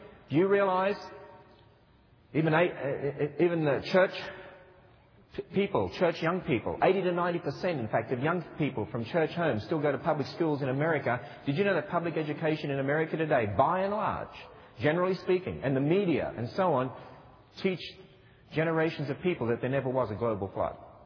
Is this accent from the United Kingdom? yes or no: no; Australia; I hope you can tell that I am Australian.